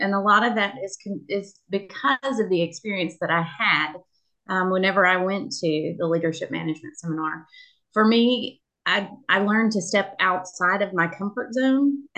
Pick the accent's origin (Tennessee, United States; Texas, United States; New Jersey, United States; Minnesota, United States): Tennessee, United States; from Tennessee.